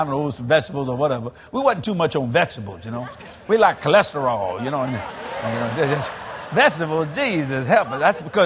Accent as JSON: {"language": "English", "town": "New Orleans", "region": "Louisiana", "country": "United States", "said": "So when I play, I have, you know, I'm from New Orleans. It's the blues."}